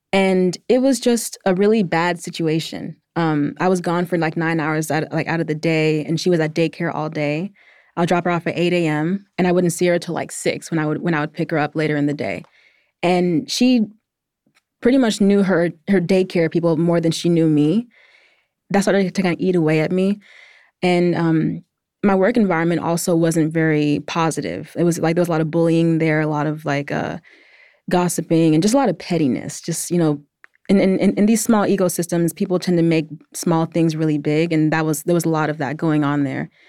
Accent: Atlanta, Georgia, United States; I'm a 27-year-old full-time photographer based in Atlanta, Georgia. I was born and raised in Atlanta, but my parents are from the Gambia, West Africa

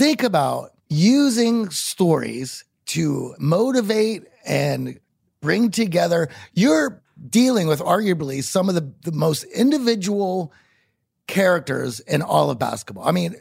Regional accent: Pittsburgh, Pennsylvania, United States; So at least for me, I grew up in Pittsburgh, and you know that.

